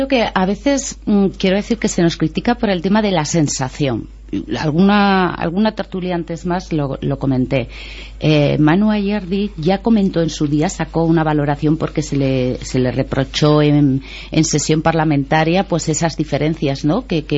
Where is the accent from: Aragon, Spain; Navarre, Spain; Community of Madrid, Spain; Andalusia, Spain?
Navarre, Spain; Tudela; tudelana, Ribera, y que vivo aquí y que me preocupa también el bienestar de mi pueblo